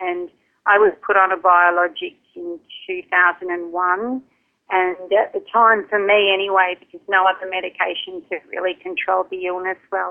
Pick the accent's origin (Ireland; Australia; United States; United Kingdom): Australia; Melbourne, Victoria; on a beautiful beach in Melbourne, Australia, which is my home country.